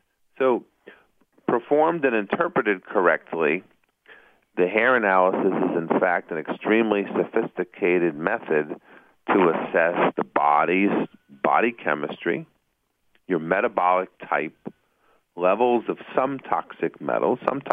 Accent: New York, United States; So anyway, got to get used to the lingo because I'm originally from New York.

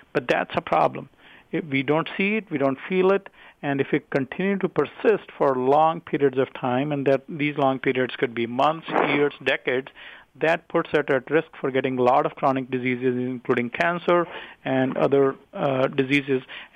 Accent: India; I'm originally from India.

